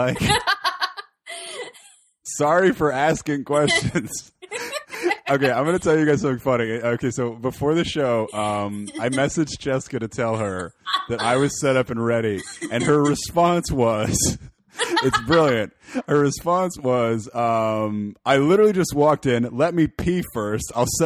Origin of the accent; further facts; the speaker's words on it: Canada; I always say that I'm Canadian because I feel bad for things